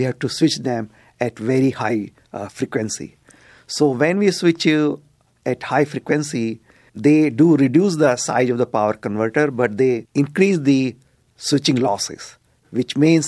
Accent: India; See, I came from India, from a very small town, and very tightly knit family

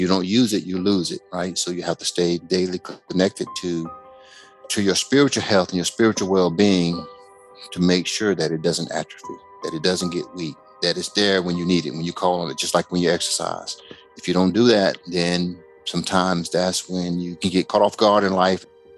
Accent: Macon, Georgia, United States; just like when I was raised in Macon, Georgia, that there is family and people that are faithful and willing to pull you in and take care of you.

